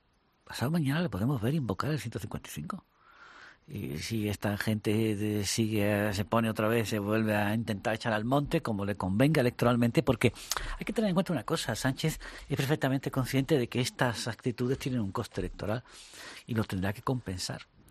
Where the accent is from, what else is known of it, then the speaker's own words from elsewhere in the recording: Spain; a mí como ciudadano español